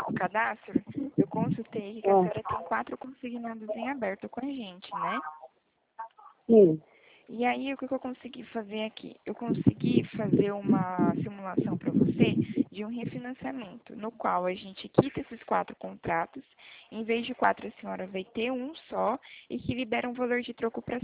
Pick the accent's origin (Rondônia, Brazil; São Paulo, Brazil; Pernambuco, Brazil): São Paulo, Brazil; Marina; Eu sou de Marina, interior de São Paulo.